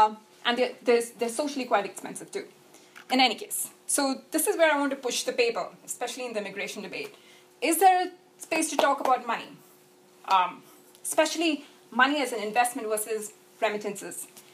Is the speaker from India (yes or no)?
yes; India; because I'm an Indian, Indians are quite judgmental